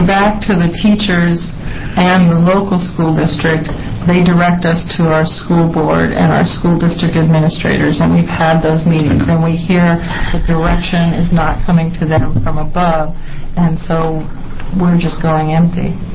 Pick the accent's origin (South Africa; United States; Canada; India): United States; New England; Well, I grew up in New England, and I went to California to take advantage of their tuition-free education